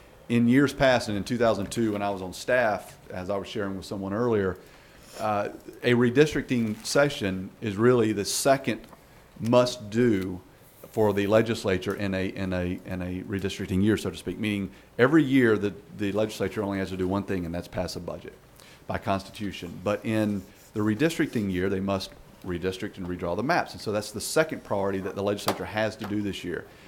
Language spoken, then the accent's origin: English; Tallahassee, Florida, United States; I am from Tallahassee, Florida. I live at 504 Middlebrooks Lane in Tallahassee, Florida.